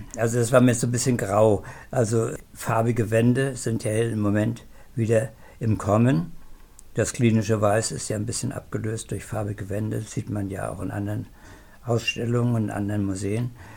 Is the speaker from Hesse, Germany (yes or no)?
no; Schwerin, Mecklenburg-Vorpommern, Germany; dann meine Heimatstadt Schwerin.